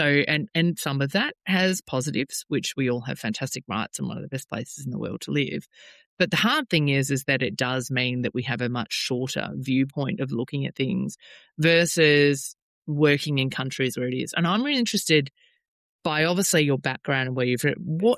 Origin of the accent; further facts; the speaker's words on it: Melbourne, Victoria, Australia; now in Brisbane, Australia; Obviously, I'm from Melbourne and then moved up here.